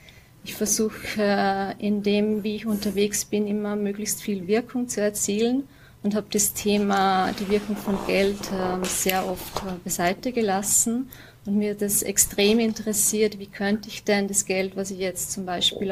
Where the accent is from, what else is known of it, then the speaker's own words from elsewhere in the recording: Upper Austria, Austria; born there; wenn ich den Hügel raufgehe, sehe ich die Vorarlberger Alpen und den Alpstein. Und bin gebürtig aus Oberösterreich und habe dort auch meinen fachlichen Background einsammeln dürfen.